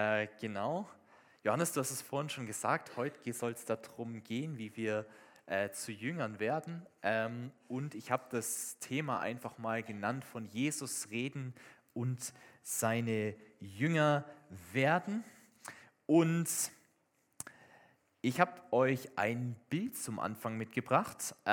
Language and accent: German; Baden-Württemberg, Germany; also ähnlich wie bei uns im Schwarzwald, das ist ziemlich steil